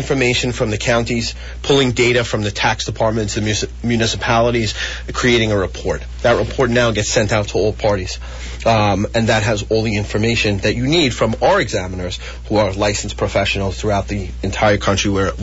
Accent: New York, United States; Well, I am always a New Yorker and always will be a New Yorker.

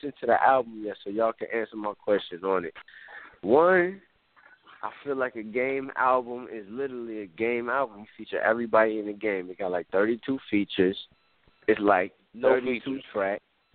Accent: New York, United States; you know, I'm from New York, it just put me in a whole new fucking era.

